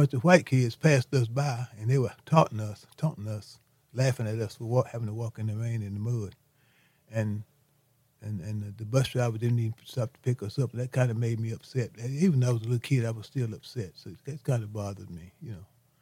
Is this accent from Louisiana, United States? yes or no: yes; Grambling, Louisiana, United States; also born or lived in Bear Creek; I grew up in Grambling, but I was not born here. I was born south of here, about 30 miles, in a place called Bear Creek. That's near a town called Beanville.